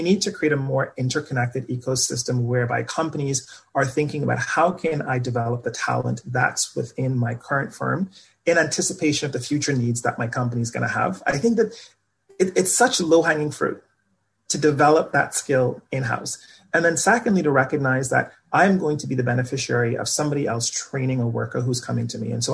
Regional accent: Bahamas; moved away as an adult; now in United States; So I grew up in the Bahamas, came from a really large family.

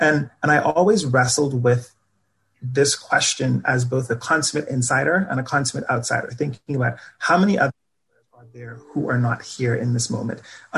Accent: Bahamas; moved away as an adult; now in United States; So I grew up in the Bahamas, came from a really large family.

